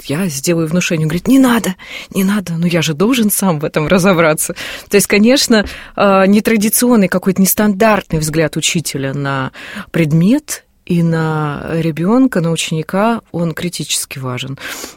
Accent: Krasnoyarsk, Krasnoyarsk Krai, Russia; Я вот это говорю как сибирячка. Я очень люблю город, в котором я родилась, Красноярск.

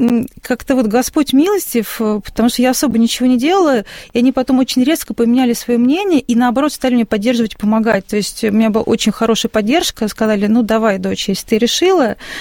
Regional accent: Sumy Oblast, Ukraine; now in Volgograd, Russia; Я родом с Сумской области, с Украины, но много лет прожила в Волгограде.

